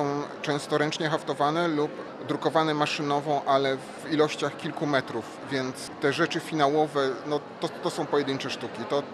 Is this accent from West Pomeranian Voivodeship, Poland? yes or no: yes; Szczecin, West Pomeranian Voivodeship, Poland; also born or lived in Berlin / Stockholm; Ja nigdy się nie wstydziłem, że jestem ze Szczecina, czy mieszkałem w Berlinie, czy w Sztokholmie